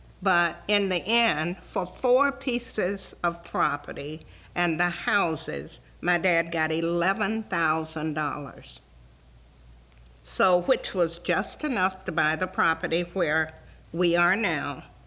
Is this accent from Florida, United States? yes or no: yes; Cocoa, Florida, United States; Well, I was born in Cocoa, and my memory, well, I grew up on Magnolia Street, which is now Stone Street, at 708 Magnolia.